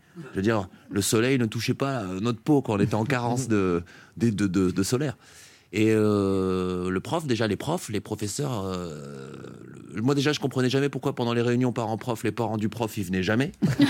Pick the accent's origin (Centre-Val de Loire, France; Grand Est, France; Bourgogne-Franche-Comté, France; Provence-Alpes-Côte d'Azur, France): Grand Est, France; Metz; non, voilà, je viens de Metz, j'ai grandi à Metz